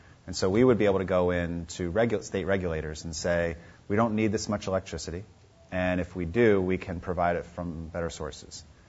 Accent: San Francisco, California, United States; And we say, we are from San Francisco, but rest not so much.

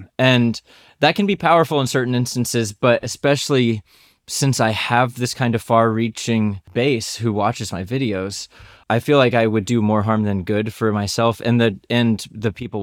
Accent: Florida, United States; I mean, I'm from Central Florida, so I have friends across the political spectrum.

